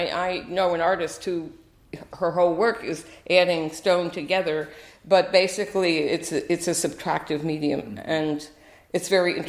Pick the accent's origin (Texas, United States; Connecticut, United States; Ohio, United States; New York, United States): New York, United States; Westchester; moved away as an adult; also born or lived in Manhattan; now in California, United States; I grew up in Westchester, New York, and then I lived in Midtown Manhattan for 5 years before coming to California.